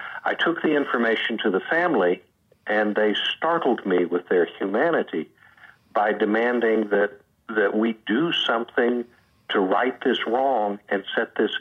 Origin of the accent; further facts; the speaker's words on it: Searcy, Arkansas, United States; I grew up in Searcy, Arkansas